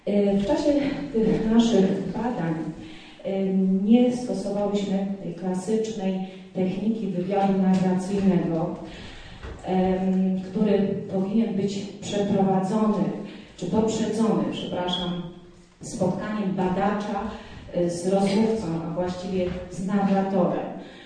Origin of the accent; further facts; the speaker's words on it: Lesser Poland, Poland; Tak od siebie, jako góralka, bardzo dziękuję